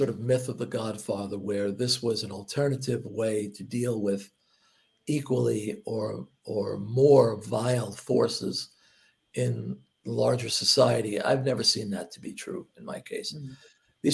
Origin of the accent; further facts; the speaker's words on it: Hoboken, New Jersey, United States; I grew up in Hoboken